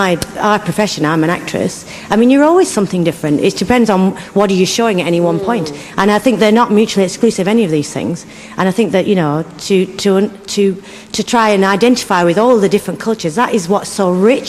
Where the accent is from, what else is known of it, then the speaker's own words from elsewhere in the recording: Accrington, North West England, United Kingdom; now in Oldham, United Kingdom; No, I'm from Accrington.